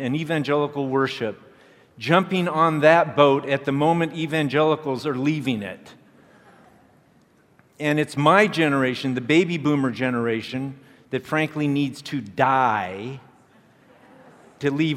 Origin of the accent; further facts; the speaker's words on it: California, United States; I grew up in a Christian Science home. I grew up in California.